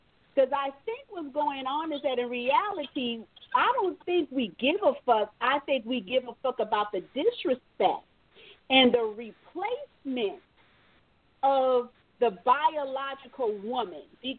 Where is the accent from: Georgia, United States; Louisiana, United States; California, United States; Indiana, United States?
California, United States; San Francisco; When I look at you, you remind me of what I grew up with in San Francisco, okay?